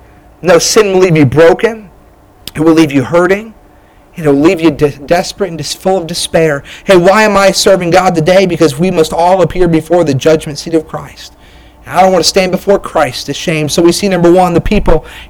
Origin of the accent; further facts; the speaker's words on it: New Hampshire, United States; But I grew up in New Hampshire. I lived on Captain Clark Highway.